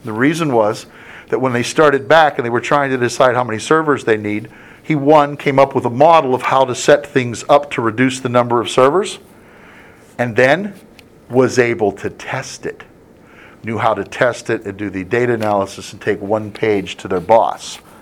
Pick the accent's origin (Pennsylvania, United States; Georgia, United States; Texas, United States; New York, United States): Pennsylvania, United States; Pittsburgh; I grew up in Pittsburgh. Pittsburgh starts out on a triangle and then it gets ugly because of hills and bridges and creeks and streams and things.